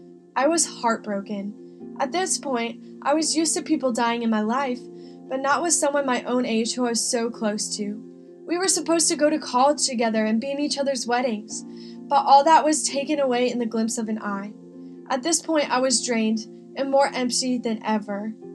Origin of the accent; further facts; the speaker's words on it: Holly Springs, North Carolina, United States; I'm from Holly Springs, North Carolina.